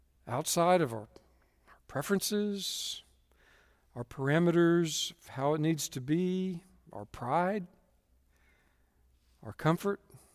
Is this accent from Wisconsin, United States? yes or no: no; Dallas, Texas, United States; I'm from Dallas, as you guys know